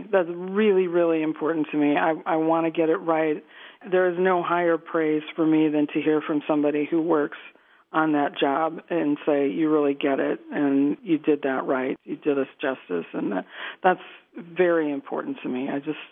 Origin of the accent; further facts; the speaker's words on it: Minnesota, United States; I grew up in Minnesota where you have to be very practical about everything.